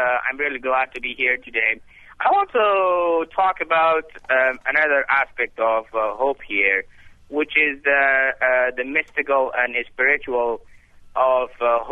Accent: Kabul, Afghanistan; I was growing up in Kabul City, Afghanistan.

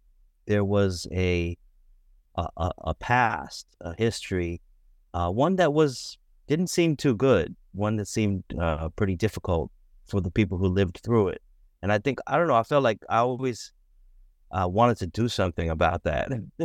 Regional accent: Boston, Massachusetts, United States; I grew up in Boston, biracial in Boston.

